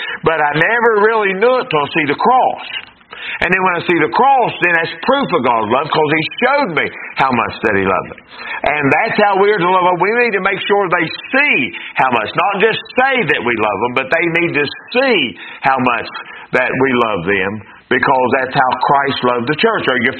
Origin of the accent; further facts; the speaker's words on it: Wyoming, West Virginia, United States; I was raised in Wyoming, she raised in Mount Lookout.